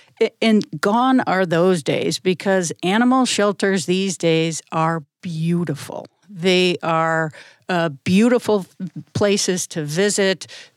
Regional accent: Wisconsin, United States; I'm not. I relocated from Wisconsin. And for many of the same reasons, it's so beautiful here.

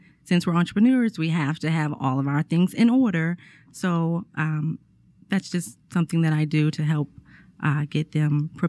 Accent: Baltimore, Maryland, United States; moved away as an adult; now in Atlanta, United States; I am from Baltimore, Maryland. I moved to Atlanta to go to college, like so many people have.

